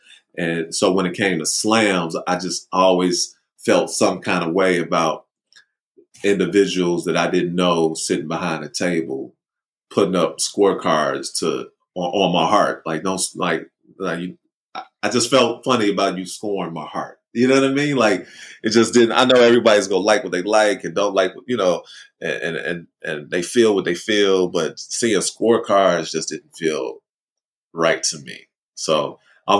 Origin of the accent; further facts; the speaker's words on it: United States; When I was growing up on the South Side, everybody was black except the cops.